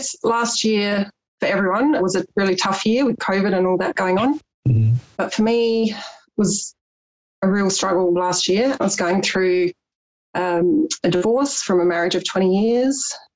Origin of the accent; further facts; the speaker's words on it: South Australia, Australia; I turned 41. I'm a single mum to three teenage girls, 18, 15 and 12. And I'm from South Australia, from the beautiful Adelaide Hills.